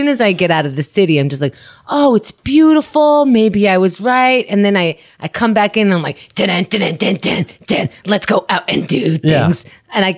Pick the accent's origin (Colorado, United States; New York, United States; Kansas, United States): New York, United States; I grew up here. I grew up in New York